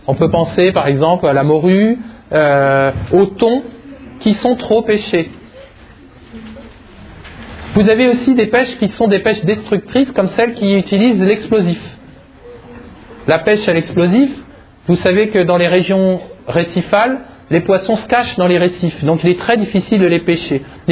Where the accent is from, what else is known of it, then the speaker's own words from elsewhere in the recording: France; Est-ce que nous, on a une responsabilité en tant que Français?